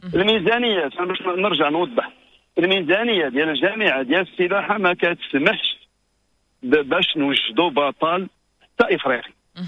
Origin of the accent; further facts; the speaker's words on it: Morocco; راه حنا كنعرفوا المغرب، راه حنا مغاربه عايشين في المغرب